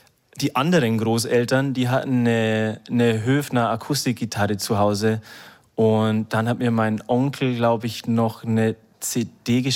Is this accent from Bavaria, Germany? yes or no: yes; Bavaria, Germany; bei uns im Bayerischen Wald ist es sehr hügelig